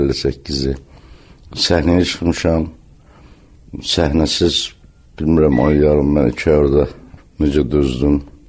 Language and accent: Azerbaijani; Sovetski, Baku, Azerbaijan; Əlbəttə, böyük çətinliklə böyümüşəm Sovetskidə. Atam sənətçi olub, ailələ maaş almayıb.